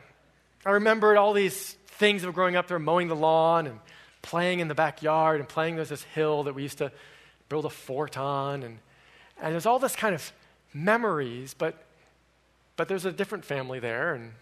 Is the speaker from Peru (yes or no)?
no; Connecticut, United States; Several years ago, I visited the house where I grew up in Connecticut.